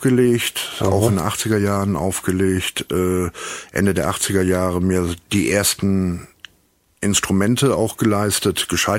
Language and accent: German; Mainz, Rhineland-Palatinate, Germany; Ich komme aus Mainz und mach Mucke.